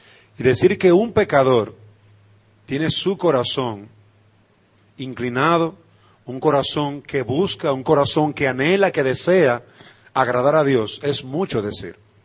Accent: Dominican Republic; Uno de los privilegios que tenemos como dominicanos es que hemos sido de las pocas naciones que han tenido a 2 presidentes escritores.

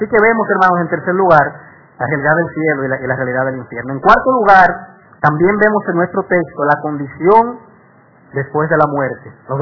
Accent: Dominican Republic; Yo soy ciudadano dominicano.

